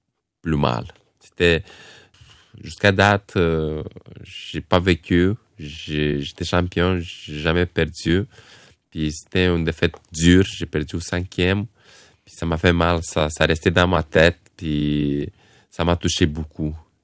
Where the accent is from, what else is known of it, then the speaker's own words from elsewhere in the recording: Romania; French is a second language; now in Canada; j'arrivais ici, je ne parlais pas français ni anglais. Un jeune boxeur de la Roumanie. Puis le Québec m'a adopté aussi rapidement.